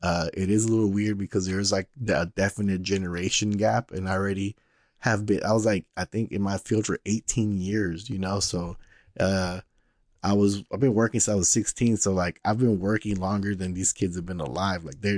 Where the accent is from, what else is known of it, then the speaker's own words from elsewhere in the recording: Houston, Texas, United States; I'm from Houston, like, yo, don't criticize me